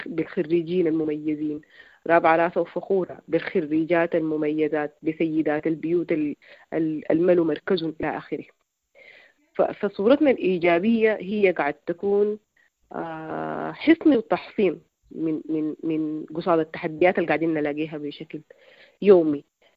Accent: Sudan; نحن كمجتمع سوداني

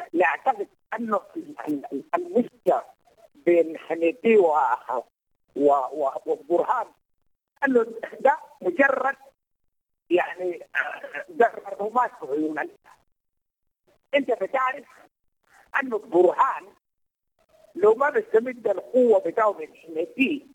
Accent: Sudan; وكلنا كسودانيين نجي نقعدوا عشان نتفق ونتحاور بيننا

